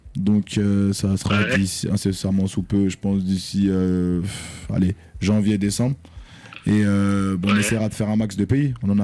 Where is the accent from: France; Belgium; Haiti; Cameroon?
France; born there; Je suis né en France, je suis français.